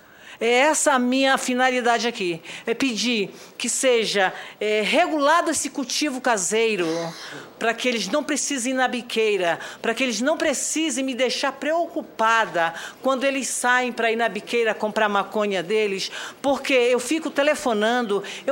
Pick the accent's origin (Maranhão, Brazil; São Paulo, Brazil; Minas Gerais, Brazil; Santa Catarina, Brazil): São Paulo, Brazil; Eu estou aqui, eu sou de São Paulo, estou aqui somente para fazer um depoimento.